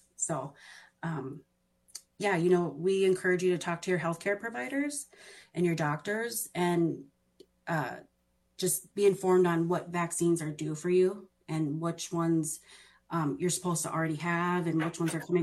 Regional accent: Minneapolis, Minnesota, United States; I'm enrolled in White Earth Reservation here in Minnesota. Born and raised in South Minneapolis, still a South Minneapolis resident.

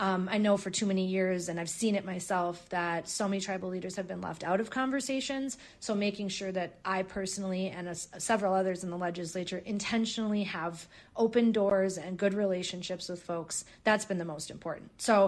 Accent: Minnesota, United States

